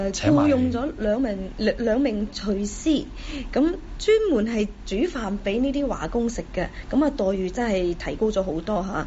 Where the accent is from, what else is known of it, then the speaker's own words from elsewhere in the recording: Guangzhou, Guangdong, China; 我哋細個喺中國嗰陣時，喺廣州甚至喺廣州啦，